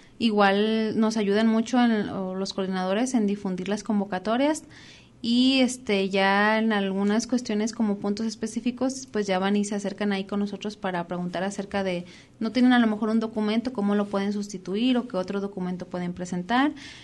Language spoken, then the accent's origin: Spanish; Mexico; como buenos mexicanos